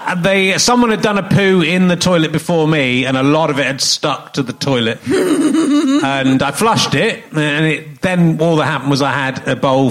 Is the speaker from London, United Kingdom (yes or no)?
no; Manchester, North West England, United Kingdom; Hey, oh, what's going on? I'm from Manchester.